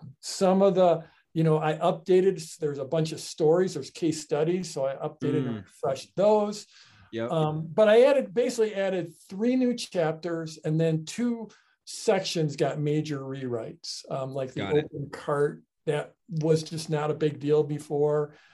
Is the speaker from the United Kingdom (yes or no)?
no; United States; I'm an American, you're an American.